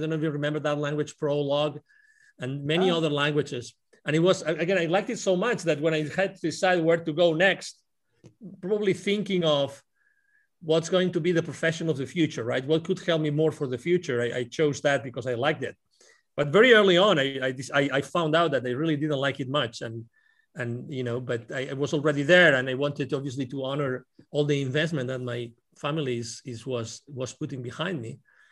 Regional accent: Lleida, Catalonia, Spain; English is a second language; also born or lived in Barcelona; I was born in Lleida. It's called. It's a town near Barcelona, 1 hour southeast of Barcelona, southeast, in the middle of the Mediterranean. Yeah. And I lived there through my high school, and then when I was 17 years old, I moved to Barcelona

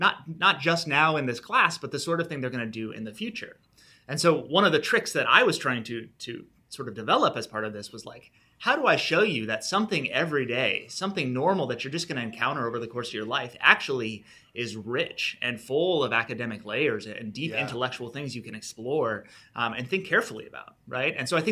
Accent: Hastings, Nebraska, United States; So I'm actually originally from Hastings, Nebraska.

